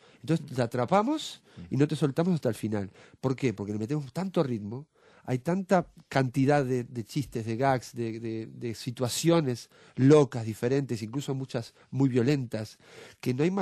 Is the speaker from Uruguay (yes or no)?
yes; Uruguay; now in Spain; Yo vengo de Uruguay, ahí me formé como mimo, como clown